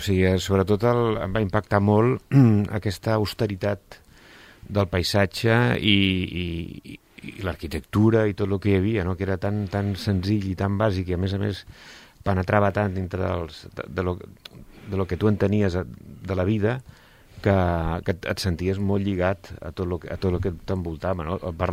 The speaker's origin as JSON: {"language": "Catalan", "town": "Barcelona", "region": "Catalonia", "country": "Spain", "tie": "born or raised there", "said": "he estat visquent a Barcelona durant molts anys, bueno, vaig néixer a Barcelona"}